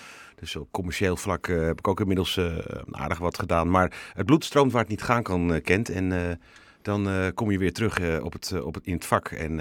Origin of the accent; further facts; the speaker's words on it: Laren, North Holland, Netherlands; Ik ben zelf geboren en getogen in Laren. Dat geldt niet voor al mijn neefjes en mijn broers en zo. Maar het grootste gedeelte van de familie. Helemaal Larens, ja, klopt.